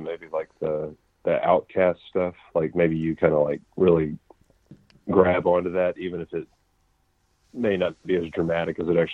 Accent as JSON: {"language": "English", "town": "Memphis", "region": "Tennessee", "country": "United States", "tie": "born or raised there", "said": "growing up in Memphis, I mean, there was like, you know, like a lot of different styles of hardcore, really."}